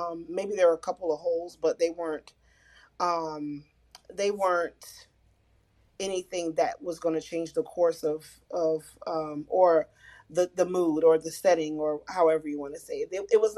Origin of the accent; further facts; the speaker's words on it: Waldsboro, South Carolina, United States; So I would be able to drive down to my hometown where my grandmother is at, represent South Carolina, Waldsboro.